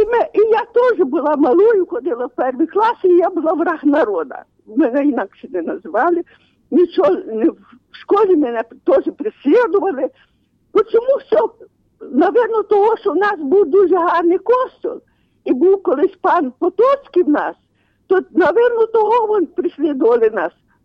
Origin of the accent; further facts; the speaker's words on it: Khmelnytskyi Oblast, Ukraine; now in Rivne, Ukraine; дзвоню вас. Я сама з Хмельницької області, але живу зараз в Ровно.